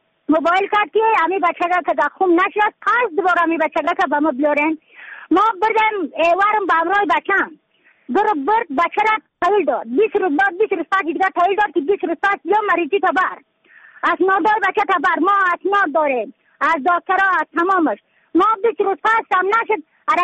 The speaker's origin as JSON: {"language": "Persian", "region": "Badakhshan", "country": "Afghanistan", "said": "از بدخشان هستم مرکز بدخشان سوالی اقلی پایان"}